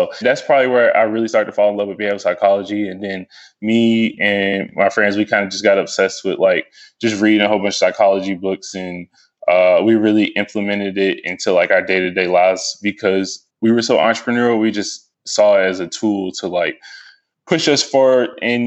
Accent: Stone Mountain, Georgia, United States; also born or lived in Lithonia; I was born and raised in Stone Mountain. I was born in Lithonia. I was born in Crawford Long Hospital.

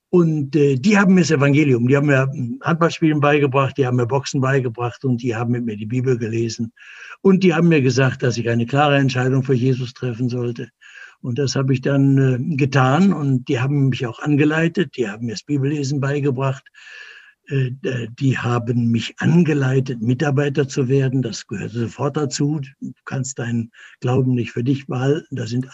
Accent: Essen, North Rhine-Westphalia, Germany; Ja, meine Heimatstadt. Dort bin ich geboren, da bin ich aufgewachsen. In den Trümmern von Essen

